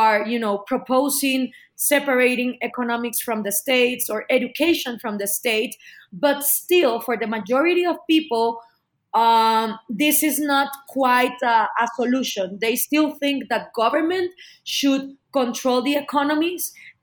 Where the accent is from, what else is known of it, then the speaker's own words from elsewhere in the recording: Guatemala; now in Mexico City, Mexico; I live in Mexico City. I'm originally from Guatemala. My family is a little bit from all over the place. My dad is from Cuba, and my mom is half Hungarian and half Guatemalan.